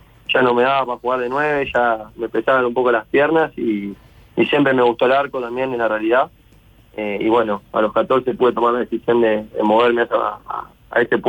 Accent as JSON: {"language": "Spanish", "town": "Empalme Villa Constitución", "region": "Santa Fe", "country": "Argentina", "tie": "born or raised there", "also_born_or_lived": "Rosario", "said": "vengo de Argentina. Mi pueblo se llama Empalme, Villa Constitución. Es un pueblo que sí, hoy debe rondar entre los 9.000 y 10.000 habitantes, pero sí, es un pueblito allá que bueno, viví prácticamente toda mi vida."}